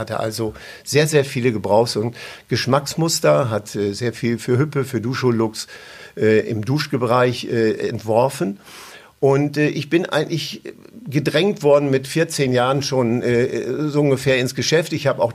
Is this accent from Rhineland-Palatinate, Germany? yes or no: no; Lower Saxony, Germany; Ja, ich bin natürlich groß geworden in Ostfriesland. Dazu stehe ich auch.